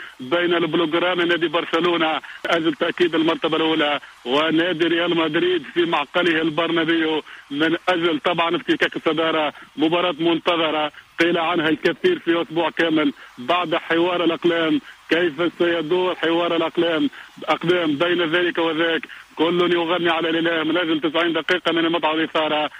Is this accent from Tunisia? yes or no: yes; Kairouan, Kairouan Governorate, Tunisia; now in Monastir, Tunisia; انا من المنستير في من منستير المدينة، انا اصلي من القيروان ولكن طالب يعني مرحلة الدكتوراه في مدينة المنستير.